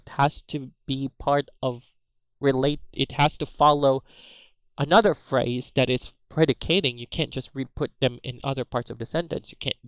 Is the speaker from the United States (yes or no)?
no; Philippines; first language Cebuano; English is a second language; there's always an interference of my native language, which is Cebuano